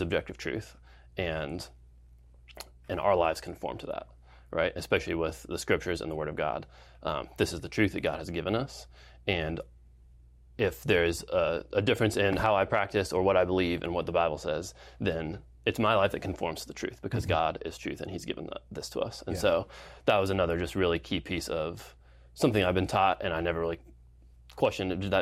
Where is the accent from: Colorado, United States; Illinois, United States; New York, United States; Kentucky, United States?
Colorado, United States; I grew up in Colorado. That's where I was born and raised into a family.